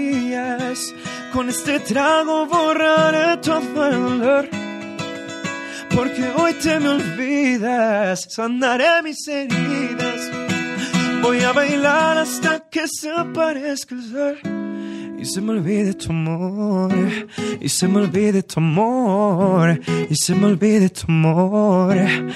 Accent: Mazatlán, Sinaloa, Mexico; No, pues como dices, evidentemente no soy de acá, soy de Mazatlán, Sinaloa

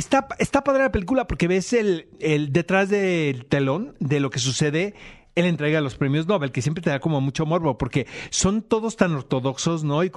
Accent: Mexico; now in United States; con nosotros como mexicanos reconocemos, ¿sabes? Que vivimos en un país donde hay una diversidad

